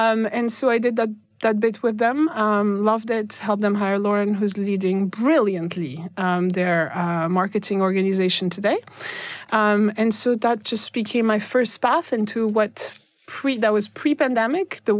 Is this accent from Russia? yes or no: yes; Russia; born there; English is a second language; I was born in Russia in the 80s. My Lebanese dad was running a French business under the umbrella of the French embassy